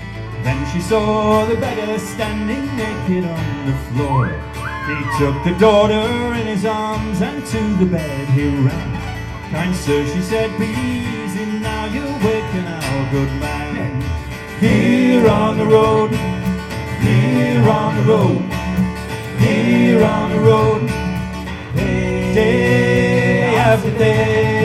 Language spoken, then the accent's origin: Danish; United Kingdom; Danish is a second language; now in Denmark; Jo, jeg er fra Storbritannien, så i dag, det er officielt, jeg er ikke en EU-statsborger mere.